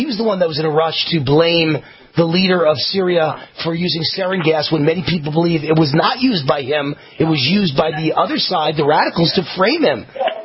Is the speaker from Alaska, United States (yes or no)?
no; New York, United States; I'm from the New York area.